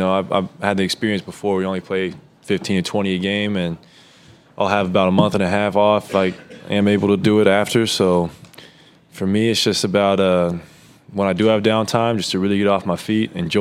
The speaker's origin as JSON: {"language": "English", "region": "Oregon", "country": "United States", "tie": "born or raised there", "said": "I grew up in Oregon."}